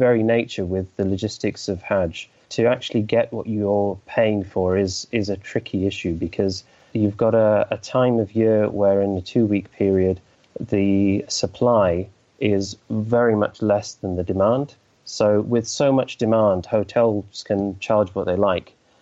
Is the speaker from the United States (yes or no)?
no; United Kingdom; particularly given that I'm a British Muslim and I went 10 years ago